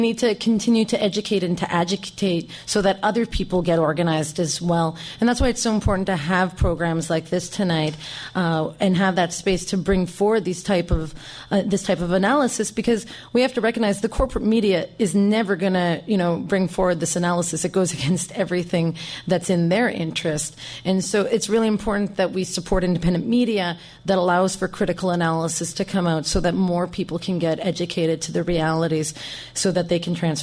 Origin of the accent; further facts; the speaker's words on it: Sudbury, Ontario, Canada; I grew up in Sudbury, and this is a region that's heavily mined.